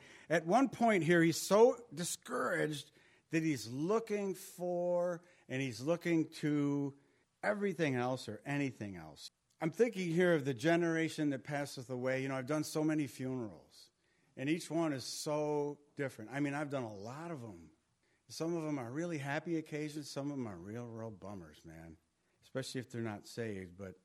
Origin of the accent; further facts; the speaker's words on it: United States; I'm an American. I have rights.